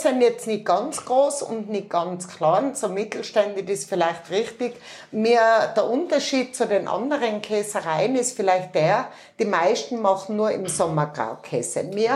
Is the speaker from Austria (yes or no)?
yes; Austria; Und wie man hört, bin ich eine Österreicherin